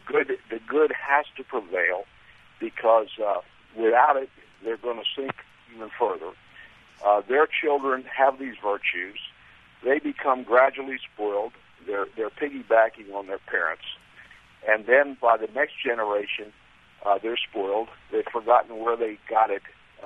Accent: Williamsburg, Virginia, United States; I'm from Williamsburg, one of our cradles of freedom.

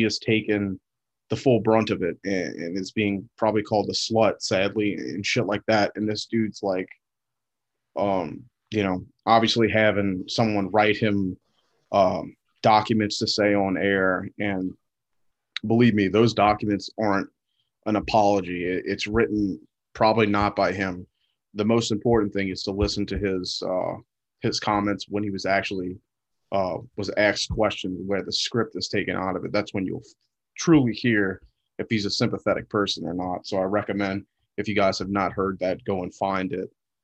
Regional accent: the South, United States; But for me, growing up in the South, you know, they make from very young

